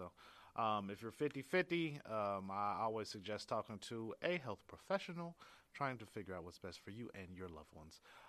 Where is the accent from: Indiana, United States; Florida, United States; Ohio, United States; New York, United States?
Ohio, United States; Cincinnati; 'Cause y'all know that I'm here from Cincinnati, Ohio.